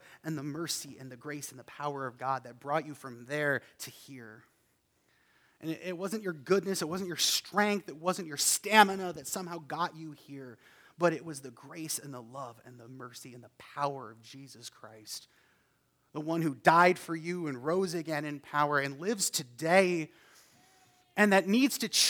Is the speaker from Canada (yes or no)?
yes; Canada; because I'm Canadian and it means something different in Canada